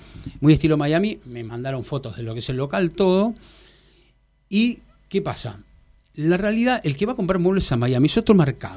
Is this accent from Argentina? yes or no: yes; Argentina; yo creo que nosotros como argentinos tenemos que unificar criterios para el tema de exportación de arte.